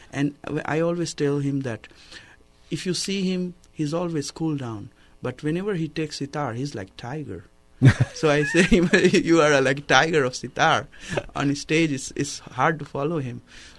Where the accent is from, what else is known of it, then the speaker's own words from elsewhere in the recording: India; I come out from India, and I'm traveling all around the world.